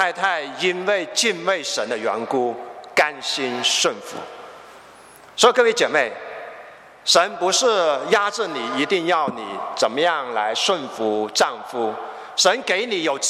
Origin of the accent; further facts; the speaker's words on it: China; 我就发现我们从中国过来的家庭